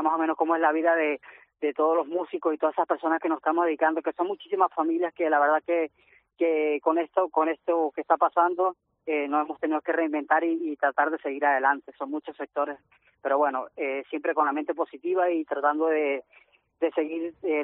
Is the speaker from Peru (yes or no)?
no; Venezuela; now in Spain; yo en mi tierra natal, en Venezuela, es así prácticamente como Galicia. Tiene muchos campos, muchas zonas así rurales.